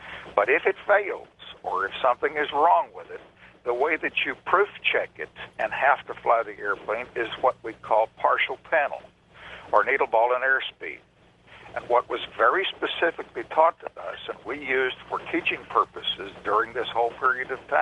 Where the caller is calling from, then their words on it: College Station, Texas, United States; I'm out of College Station, Texas.